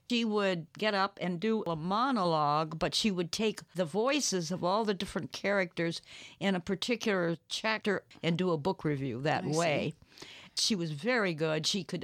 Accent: Chicago, Illinois, United States; born there; No, I didn't. I was born in Chicago.

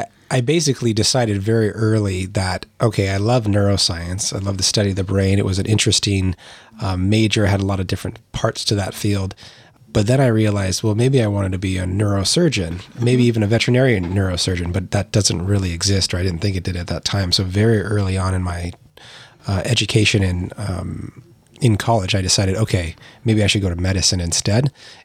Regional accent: Edmonds, Washington, United States; moved away as an adult; Yeah, spent some time coming out here growing up, but, you know, born and raised really in Edmonds and stayed there from, you know, being born to 18 and then moved out from

